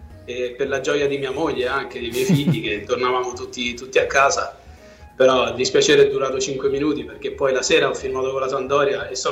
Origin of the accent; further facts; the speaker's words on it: Rome, Lazio, Italy; Vabbè, essendo romano avrei voluto giocare nella